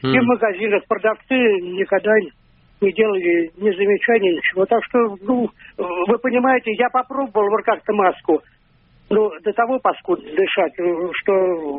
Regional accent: Moscow, Russia; Я москвич, но круглый год я живу в Подмосковье на даче.

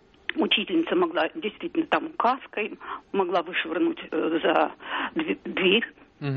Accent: Omsk, Omsk Oblast, Russia; я из Омска.

